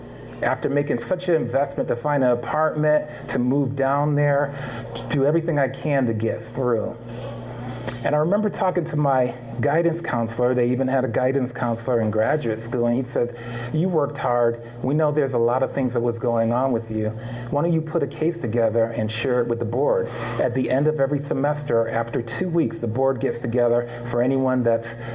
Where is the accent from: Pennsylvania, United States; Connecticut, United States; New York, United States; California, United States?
Connecticut, United States; I'm from Connecticut, so I was living in Connecticut.